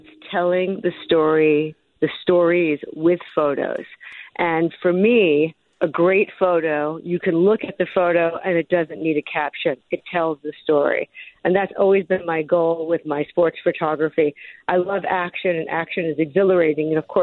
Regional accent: New York, United States; My family was, we grew up in New York.

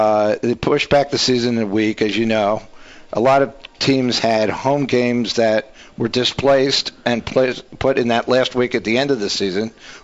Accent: New York City, New York, United States; It's just being a New Yorker and being there, you felt like the whole world collapsed around you.

